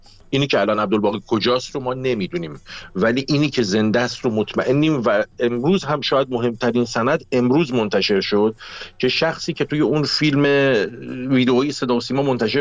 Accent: Abadan, Khuzestan, Iran; بله من آبادانی هستم و کاملا اون منطقه رو میشناسم، کاملا شهر رو میشناسم.

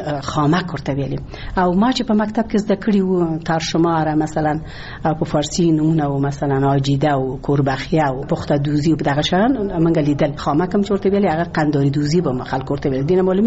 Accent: Ghazni, Afghanistan; born there; زه په غزنی کې زیږیدلې ما

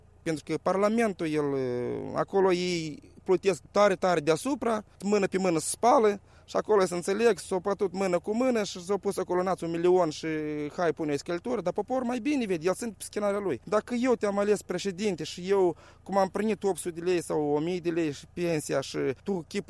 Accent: Moldova; De când Moldova au căpătat independență, ne fierbim în aceeași oală

